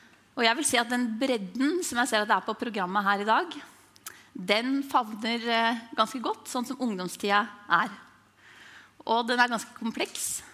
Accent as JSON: {"language": "Norwegian", "town": "Moelv", "region": "Innlandet", "country": "Norway", "tie": "born or raised there", "lives_now": "Oslo, Norway", "said": "Jeg vokste opp i Moelv i gamle Hedmark fylke."}